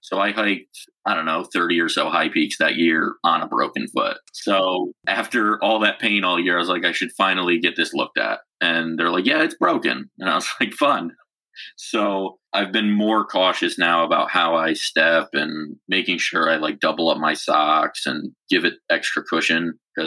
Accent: New York, United States; Like, I'm a New Yorker, we're fine.

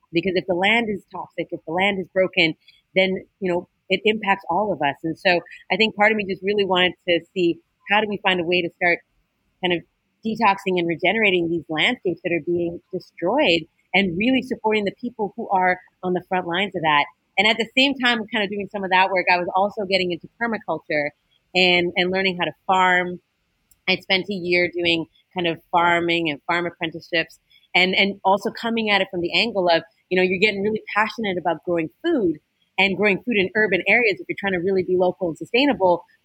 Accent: Alberta, Canada; I'm from Alberta, Canada, which people know is kind of ground zero for the tar sands and for oil spills and things like that.

